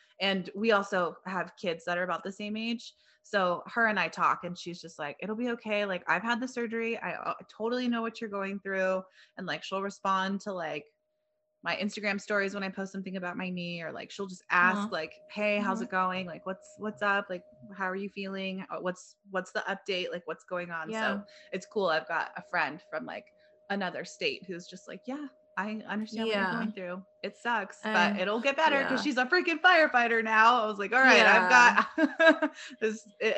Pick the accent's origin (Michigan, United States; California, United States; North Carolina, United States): California, United States; Barstow; I grew up in Barstow. From like 1991 to like 97.